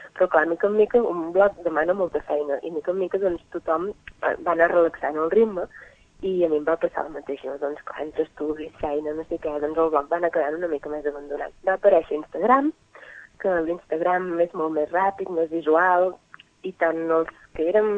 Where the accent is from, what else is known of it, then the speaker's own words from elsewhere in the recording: Igualada, Catalonia, Spain; soc d'Igualada i tinc 29 anys i vaig estudiar arquitectura i també pastisseria.